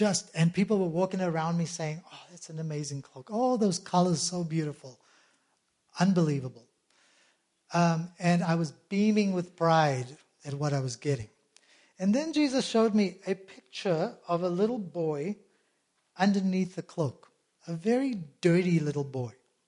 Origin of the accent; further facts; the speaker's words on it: South Africa; I grew up in South Africa at a time during the apartheid era, and for me, my father is half European and half Asian, and my mother is European